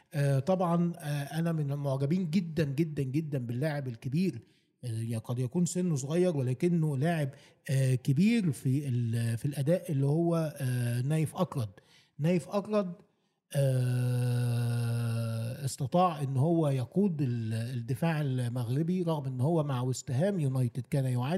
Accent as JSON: {"language": "Arabic", "country": "Egypt", "said": "والف مبروك بصفتي مصري بقى لقارتنا الافريقية الحبيبة"}